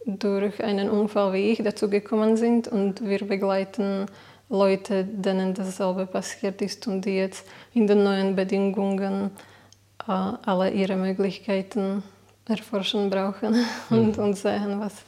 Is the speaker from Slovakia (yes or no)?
yes; Nitra, Nitra Region, Slovakia; Bin aus der Slowakei, aus Nitra. Bin 32 Jahre alt.